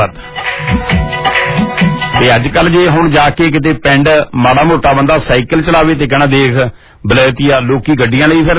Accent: Punjab, India; ਮੇਰਾ ਪਿੰਡ ਤੋਂ ਜਲੰਧਰ ਦੀ ਗੱਲ ਕਰਾਂ 14-15 ਕਿਲੋਮੀਟਰ ਹੈਗਾ

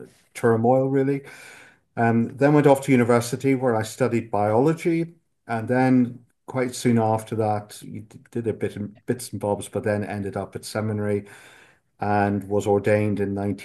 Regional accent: Enniskillen, Northern Ireland, United Kingdom; I'm Irish, grew up in Northern Ireland in a little town called Enniskillen, which is in the northwest of Ireland, about 100 miles west of Belfast.

